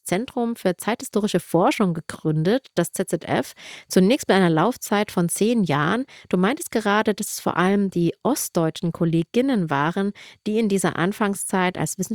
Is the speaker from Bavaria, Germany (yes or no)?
no; Saxony, Germany; Ich komme ja aus dem Erzgebirge in Sachsen, bin zwar erst 1990 geboren